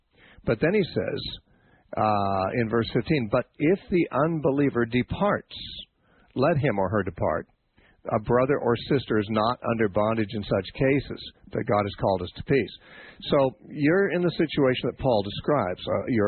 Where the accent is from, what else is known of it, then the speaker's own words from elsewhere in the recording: Covina, California, United States; You know, I grew up in Covina from kindergarten through my junior year in high school. I was in, lived in Covina.